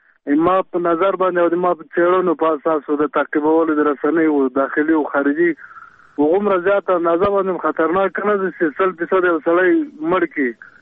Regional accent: Logar, Afghanistan; زه خپله د لوګر ولایت یم، کلی مو هملته ده.

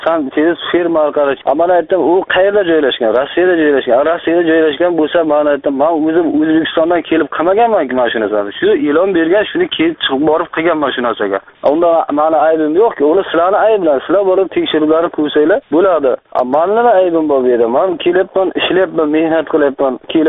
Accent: Navoiy, Navoiy Region, Uzbekistan; Aytdim, men Navoiydanman, sen qaydasan?

